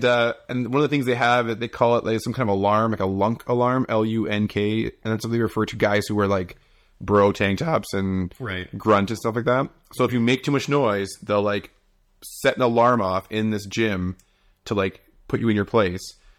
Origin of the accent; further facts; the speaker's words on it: Canada; it's actually being Canadian is the best.